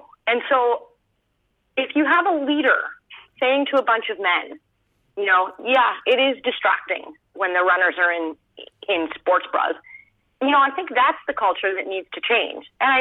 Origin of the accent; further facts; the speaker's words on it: Canada; it's one of the tools that you have to have as a Canadian.